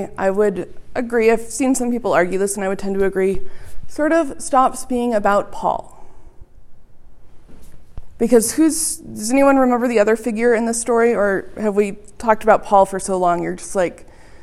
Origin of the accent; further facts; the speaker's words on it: Montana, United States; It's one of the jokes they make about my home state of Montana. It's the biggest small town.